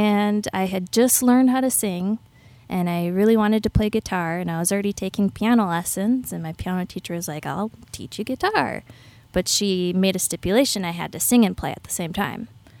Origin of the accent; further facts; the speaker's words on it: Renshaw, Minnesota, United States; You could say that. I'm actually from Renshaw. Which is close enough. 20 minutes away, maybe.